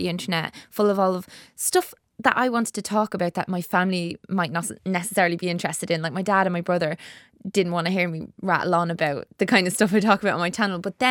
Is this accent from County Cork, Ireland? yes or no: no; Dublin, County Dublin, Ireland; also born or lived in Navan / Skerries / Drogheda; Oh, my accent's so muddled. I'm a mongrel. I grew up in North Dublin, so I grew up in like Blanche and all that kind of thing. Then I lived in Navan, then I lived in Skerries, Drogheda